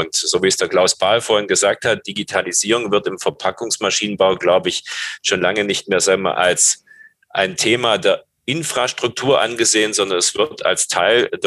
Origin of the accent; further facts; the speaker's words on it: Rhineland, Germany; born there; Absolut, jetzt komme ich als gebürtiger Rheinländer, deswegen bin ich da vielleicht etwas mutiger